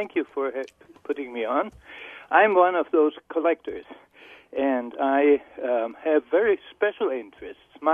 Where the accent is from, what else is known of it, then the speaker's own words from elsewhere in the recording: Germany; I was born and raised in Germany, how different the World War I music is